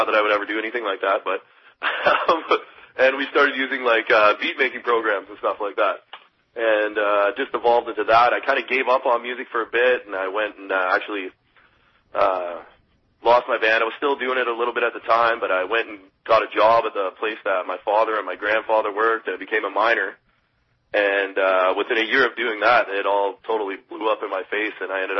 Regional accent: Sudbury, Ontario, Canada; I grew up in Sudbury, Ontario, which is about 4 hours north of Toronto. So it's not exactly in the middle of nowhere, but it kind of is.

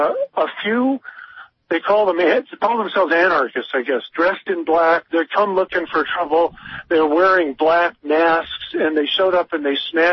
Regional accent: Santa Cruz, California, United States; I'm from Santa Cruz, where they have drum circles, so I'm already prepared for it.

